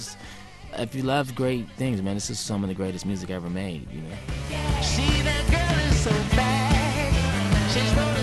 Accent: California, United States; how my life was growing up in the Bay Area.

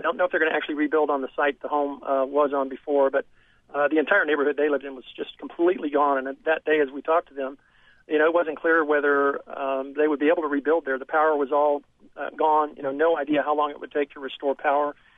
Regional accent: Stillwater, Oklahoma, United States; We're from Stillwater, Oklahoma. We have a lot of connections in Joplin.

